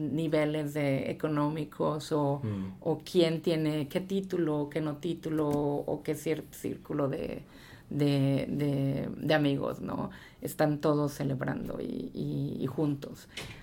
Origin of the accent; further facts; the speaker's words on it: Mexico; nosotros crecimos en México, fuimos a la Universidad en México